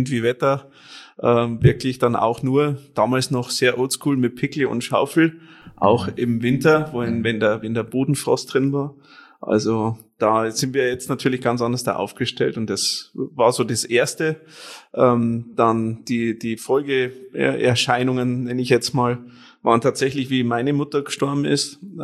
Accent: Penting, Bavaria, Germany; born there; Gebürtig komme ich aus Penting, das ist bei Neuenburg von Walde.

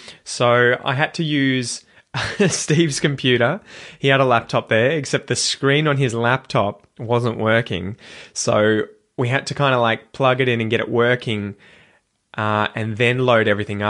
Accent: Australia; I guess as an Australian, you kind of see a group of Africans hanging out together and you assume they're all from the same place

